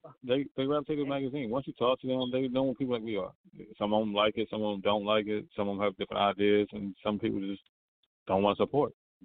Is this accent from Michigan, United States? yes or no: no; Baltimore, Maryland, United States; He's from Bridgeport. I'm from Baltimore.